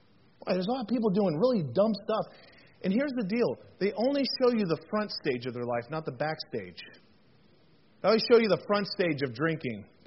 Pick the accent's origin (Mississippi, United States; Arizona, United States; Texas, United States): Arizona, United States; also born or lived in Las Vegas; now in Michigan, United States; I'm from Las Vegas. I'm from Arizona. I grew up in Arizona, lived in Las Vegas. I didn't know what grass was.